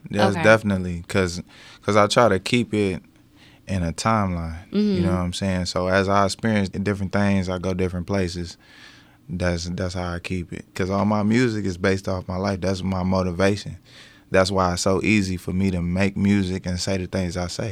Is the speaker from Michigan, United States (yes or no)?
yes; Detroit, Michigan, United States; also born or lived in Baltimore; Yeah, I grew up in Detroit.